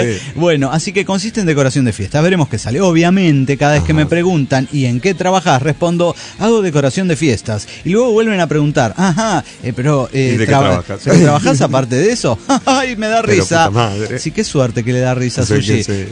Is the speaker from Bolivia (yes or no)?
yes; Bolivia; moved away; a cada uno que me cruzo y me dicen, ¿y tú de dónde eres? Yo decir, de Bolivia